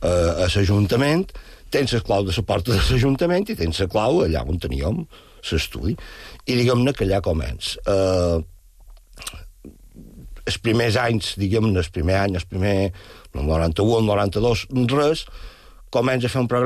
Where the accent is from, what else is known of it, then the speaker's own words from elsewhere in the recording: Palma, Balearic Islands, Spain; born there; jo som nascut a Palma, la meva família és a Palma